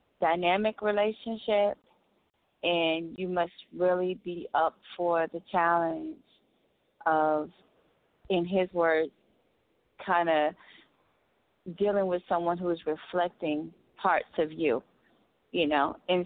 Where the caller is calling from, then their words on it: Alabama, United States; I'm calling from Alabama.